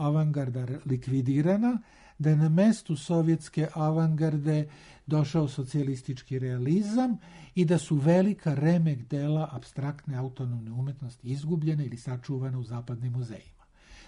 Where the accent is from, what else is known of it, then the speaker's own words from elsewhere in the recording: Belgrade, Serbia; Ja dolazim iz Beograda